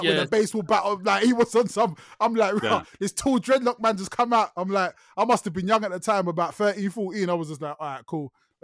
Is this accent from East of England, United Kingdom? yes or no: yes; Luton, East of England, United Kingdom; Philly, I grew up in Luton, man.